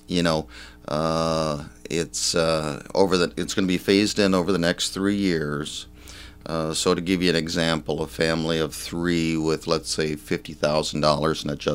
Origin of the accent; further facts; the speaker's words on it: Baraga, Michigan, United States; Yes. I was born and raised in Berrega. My father, you may know him, he was … for Berrega for 30 years.